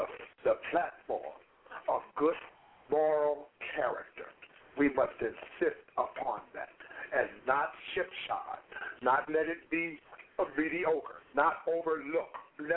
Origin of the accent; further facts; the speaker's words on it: St. Louis, Missouri, United States; from St. Louis, Missouri.